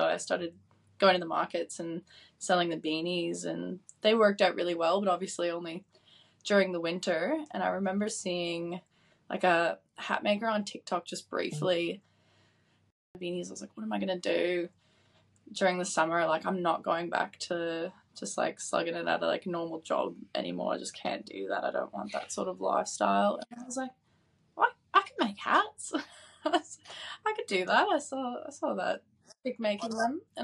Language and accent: English; Canada; moved away; No, I'm from Canada. I've grown up, been born and raised in Canada and moved over to Congo in about 2020